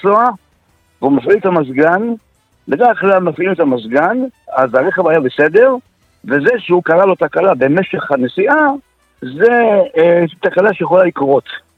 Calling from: Kfar Saba, Central District, Israel

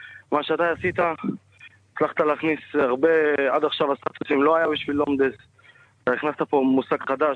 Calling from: Haifa, Haifa District, Israel; אני מחיפה.

